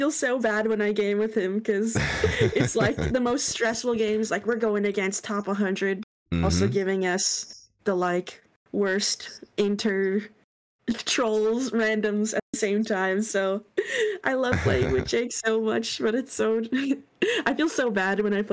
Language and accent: English; California, United States; live in South California.